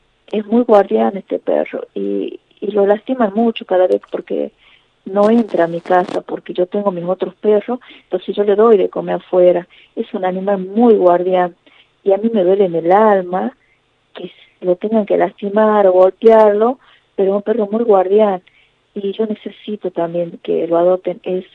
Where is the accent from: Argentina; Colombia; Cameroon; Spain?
Argentina; Catamarca; Y somos dos de Catamarca